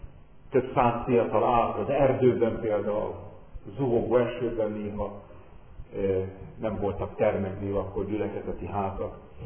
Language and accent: Hungarian; Békéscsaba, Békés, Hungary; born there; Békés Csabán születtem, az Békés megyében van, és azért annyit elmondok, hogy amikor én megszülettem, akkor még egy szobás konyhás lakásban lakott a család, és 11. gyerek vagyok, van egy öcsém még